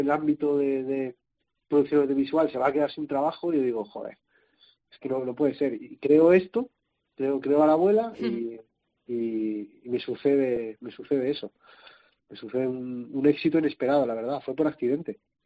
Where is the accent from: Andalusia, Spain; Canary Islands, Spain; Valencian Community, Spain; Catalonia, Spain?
Valencian Community, Spain; Valencia; Yo soy de Valencia, ¿no?